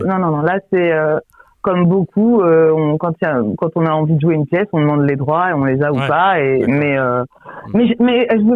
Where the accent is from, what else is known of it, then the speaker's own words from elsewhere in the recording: Angers, Pays de la Loire, France; Je viens d'Angers, en fait.